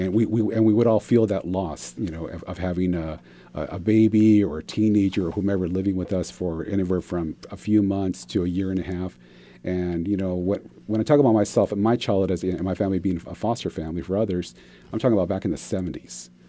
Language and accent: English; California, United States; I'm locally born and bred in Santa Barbara County, and I've seen the ups and downs of the community.